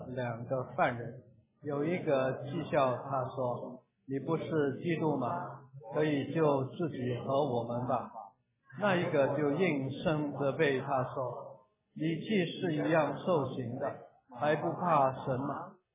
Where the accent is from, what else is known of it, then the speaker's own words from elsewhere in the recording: China; 我们中国人有一句话说。